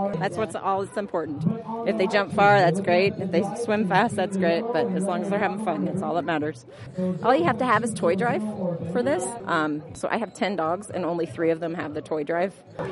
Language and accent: English; Wellsville, Kansas, United States; No, I'm from Wellsville, Kansas. It's just south of Kansas City.